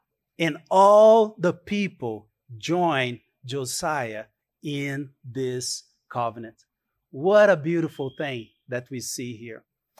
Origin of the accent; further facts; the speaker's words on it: Brazil; now in United States; You know, I'm Brazilian, but I am also American, right?